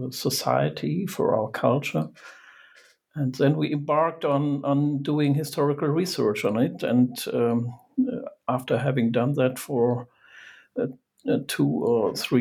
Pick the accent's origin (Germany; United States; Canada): Germany; I'm from Germany